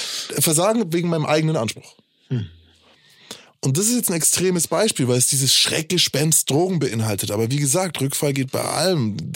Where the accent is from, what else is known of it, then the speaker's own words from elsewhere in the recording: Bavaria, Germany; ich komme aus Bayern